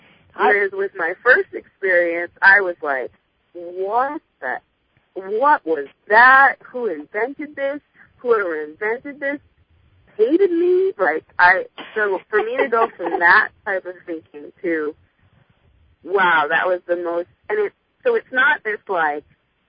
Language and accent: English; Hawaii, United States; I'm from Hawaii originally, so I was home